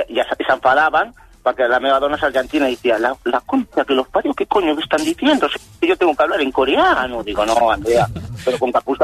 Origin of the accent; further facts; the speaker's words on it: Barcelona, Catalonia, Spain; Sí, jo soc barceloní, català